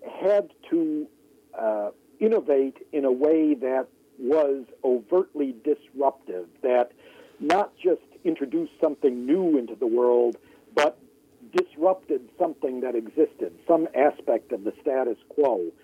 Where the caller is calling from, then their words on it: Atlanta, Georgia, United States